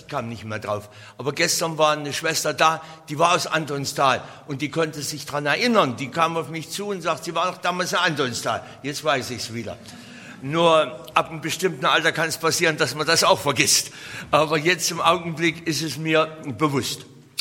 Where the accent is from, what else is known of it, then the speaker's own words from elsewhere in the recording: Weißenfels, Saxony-Anhalt, Germany; Ich komme also auch aus dem Osten, aber weiter oben. Mein Heimatort, aus dem ich komme, ist Weißenfels, liegt so zwischen Leipzig und Halle. Da bin ich vor vielen Jahren geboren, 1951.